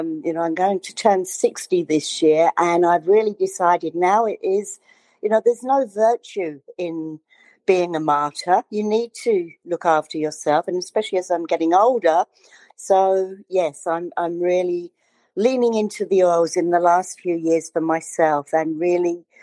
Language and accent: English; London, United Kingdom; I was a very, very sickly asthmatic growing up in London, England.